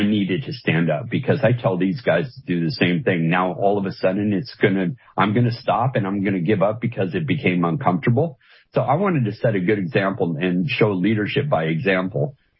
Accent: United States; And since it was my right as an American, I served as a Marine for 20 years.

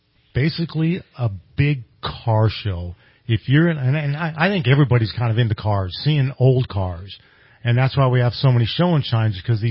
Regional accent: Marysville, California, United States; now in Redding, United States; and I grew up in Marysville, Yuba City area, mm-hmm. and cruising those cities was huge. And when I moved here in 77, they had a cruise right outside your window, all in downtown Reading.

